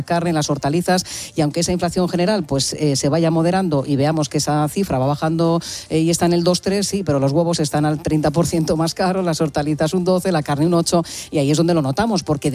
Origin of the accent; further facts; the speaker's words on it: Jumilla, Region of Murcia, Spain; que yo soy de Jumilla y lo sé